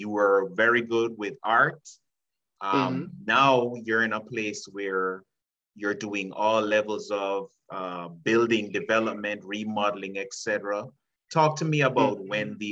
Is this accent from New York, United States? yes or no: yes; New York, United States; And you and I grew up in New York